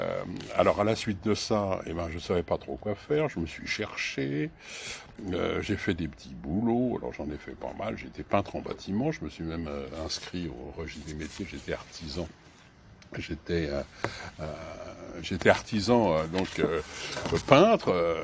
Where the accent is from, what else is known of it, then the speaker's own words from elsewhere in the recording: Sarcelles, Île-de-France, France; also born or lived in Garges-lès-Gonesse; Je suis né en 48, juste après la jeune enfant du baby-boom, après la guerre. Je suis né à Garges-Ligonnès. Ensuite, j'ai passé toute mon enfance et mon adolescence à Sarcelles, à l'époque où il y avait encore des champs, puisque j'ai habité le premier bâtiment, le bâtiment 1.